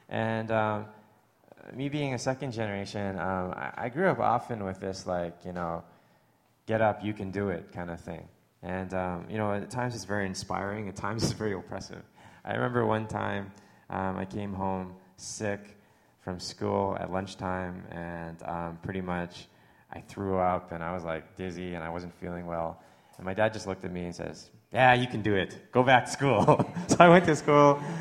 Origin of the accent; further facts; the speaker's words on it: Canada; being a Canadian who has lived in America